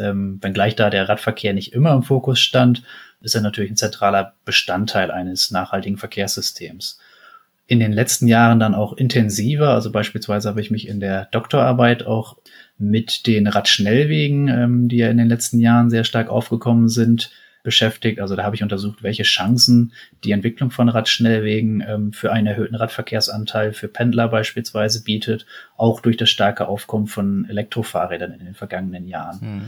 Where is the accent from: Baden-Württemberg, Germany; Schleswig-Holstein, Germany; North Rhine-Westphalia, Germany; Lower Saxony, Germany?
Lower Saxony, Germany; born there; Ich komme gebürtig aus dem Emsland, einer sehr fahrradaffinen Region.